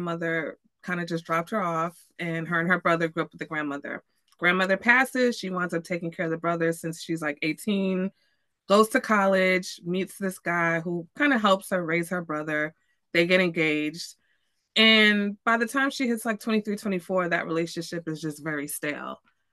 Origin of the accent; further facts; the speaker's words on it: Texas, United States; also born or lived in New York; So before all that, so I'm born in New York. I was born in New York, but I grew up in Texas. I lived in Texas for 8 years when I was younger. And then I moved back to New York as a teenager.